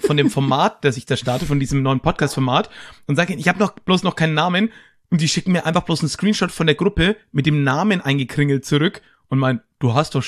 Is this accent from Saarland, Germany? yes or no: no; Höchstadt, Bavaria, Germany; ja, ich komme ja aus Höchstadt, der Karpfenmetropole